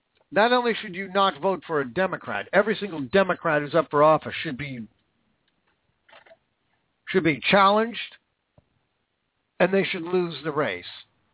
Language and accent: English; Washington, United States; David Reichert, my home state of Washington, fired.